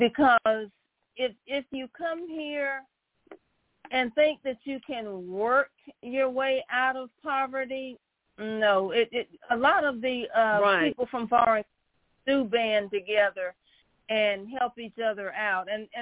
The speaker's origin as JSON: {"language": "English", "region": "Mississippi", "country": "United States", "lives_now": "Dallas, United States", "said": "Well, when I came from Mississippi, the blue laws evidently were not in place because we used to be able to shop, you know, on Sundays and buy alcohol stuff on Sundays. Well, I come to Dallas"}